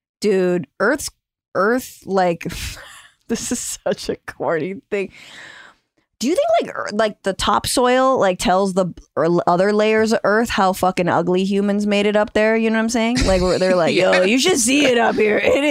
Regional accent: California, United States; I'm from Northern California

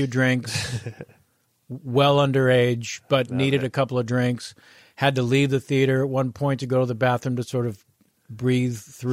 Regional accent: California, United States; In Northern California, my mom would take me to matinees

